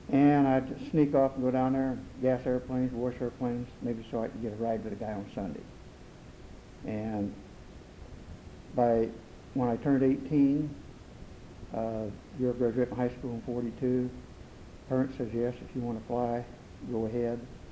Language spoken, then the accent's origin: English; Bloomington, United States; Well, I was born in Bloomington. In fact, I was born at the farmhouse. And I was born February 15, 1942. And, of course, lived on the farm growing up, going to high school.